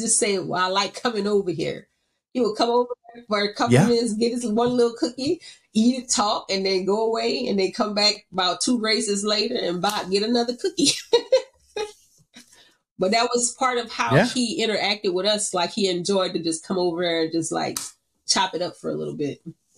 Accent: Louisiana, United States; I'm the kind of person, like, I'm from Louisiana.

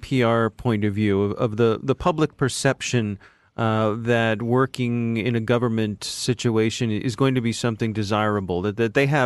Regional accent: Maryland, United States; When I was a kid growing up near Fort Meade, the parents of some of my schoolmates had jobs they couldn't talk about.

